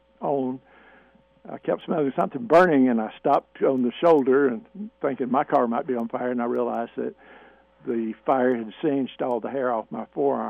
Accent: Lawrence, Indiana, United States; born there; I was born in Lawrence and have lived in Greenwood for at least 38 years.

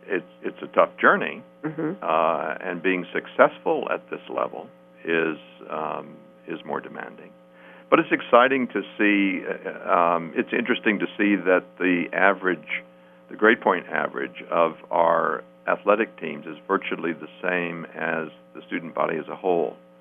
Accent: New England, United States; Where I grew up in New England, a school like us with high academic standards would most likely be playing Division III sports

